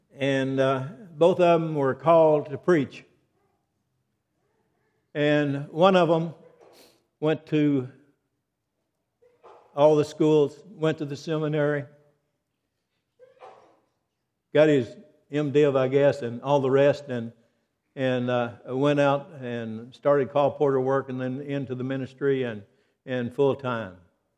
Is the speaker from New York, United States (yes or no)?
no; Texas, United States; But I wanted to say first, greetings from Texas. I've already been challenged about my accent.